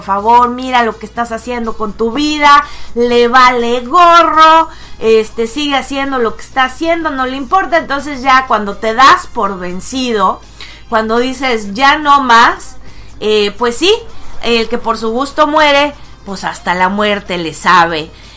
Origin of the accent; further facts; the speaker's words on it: Mexico; de todo aquello que fuimos y finalmente pues de todo aquello que seguimos siendo los mexicanos.